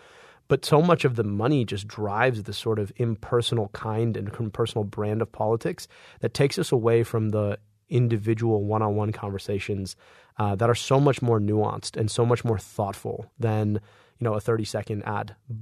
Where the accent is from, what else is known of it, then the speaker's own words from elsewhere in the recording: Michigan, United States; going back and forth between here and Egypt, and back and forth between where I grew up in Oakland County and Detroit.